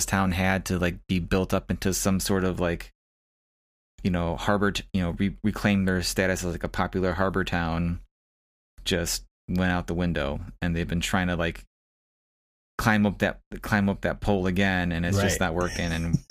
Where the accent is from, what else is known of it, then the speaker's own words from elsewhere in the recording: Chicago, Illinois, United States; now in Waukegan, United States; Yeah, I mean, I was born and raised in Chicago